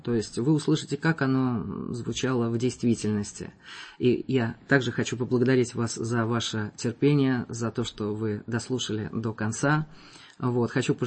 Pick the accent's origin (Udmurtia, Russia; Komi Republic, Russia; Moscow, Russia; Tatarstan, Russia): Moscow, Russia; поскольку вот я москвич